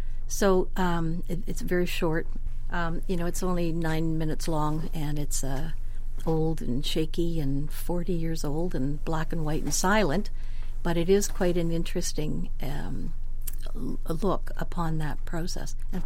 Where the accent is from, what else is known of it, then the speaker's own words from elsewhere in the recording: Sackville, New Brunswick, Canada; Well, I grew up in Sackville, so I remember very clearly what it